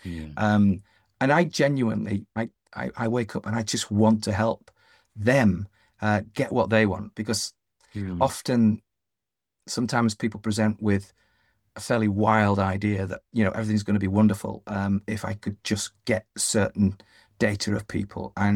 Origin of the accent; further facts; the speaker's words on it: Yorkshire and the Humber, United Kingdom; I'm a Yorkshireman, Scottish mother